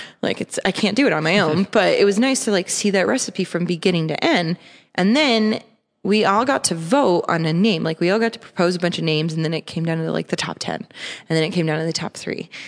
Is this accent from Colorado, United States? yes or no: yes; Colorado, United States; though I grew up in Colorado